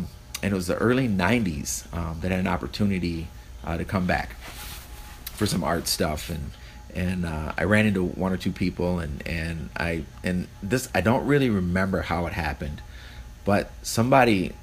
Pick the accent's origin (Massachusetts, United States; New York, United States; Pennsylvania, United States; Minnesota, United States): Minnesota, United States; Minneapolis; also born or lived in New Richmond, Wisconsin; Yes, pretty much born and raised in Minneapolis. I've lived in all different sides of the city, from Prospect Park to South Minneapolis to North Minneapolis. Lived in New Richmond, Wisconsin in middle school years.